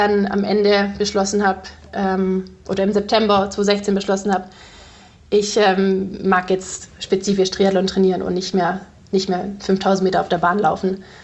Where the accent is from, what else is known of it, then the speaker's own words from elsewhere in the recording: Ravensburg, Baden-Württemberg, Germany; ich komme ja aus Ravensburg ursprünglich